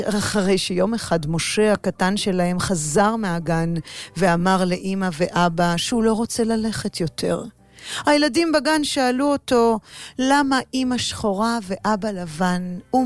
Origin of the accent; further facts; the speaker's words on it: Jerusalem, Jerusalem District, Israel; born there; נולדתי בהדסה עין כרם, כן, בישראל.